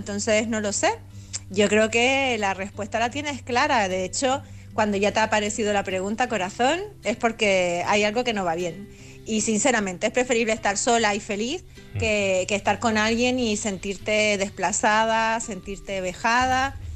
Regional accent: Canary Islands, Spain; de Gran Canaria

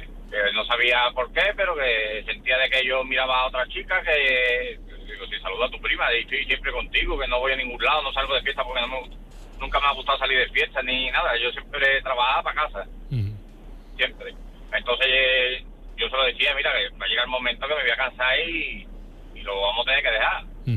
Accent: Seville, Andalusia, Spain; yo soy de Sevilla y entonces yo trabajaba allí en el pueblo.

